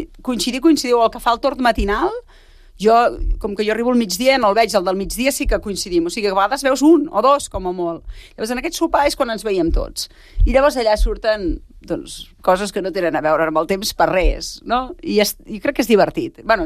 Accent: Catalonia, Spain; nosaltres que som del Berguedà, o amics que he portat del Berguedà caminant

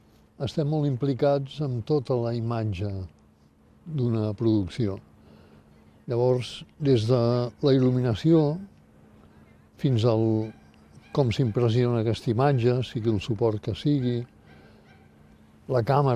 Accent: Sabadell, Catalonia, Spain; born there; nascut a Sabadell l'any 1946 i vaig néixer al carrer de l'Assi, que en aquella època franquista se'n deia el General Sanjurjo, amb una família que fabriquejaven.

